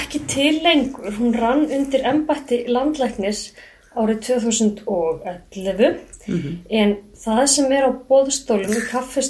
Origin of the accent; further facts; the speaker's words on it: Garðabær, Capital Region, Iceland; also born or lived in Denmark; Ég kem hérna af höfuðborgarsvæðinu úr Garðabæ upprunalega